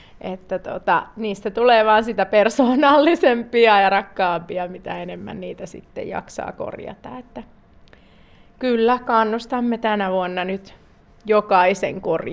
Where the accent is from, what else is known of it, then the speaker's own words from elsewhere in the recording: South Ostrobothnia, Finland; meillä Etelä-Pohjalaisilla ja Pohjalaisillakin